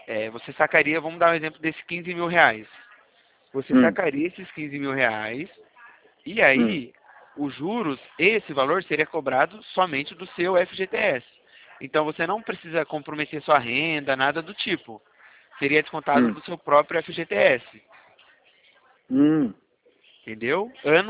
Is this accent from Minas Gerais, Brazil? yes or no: no; São Roque, São Paulo, Brazil; Então, eu sou de São Roque, interior de São Paulo.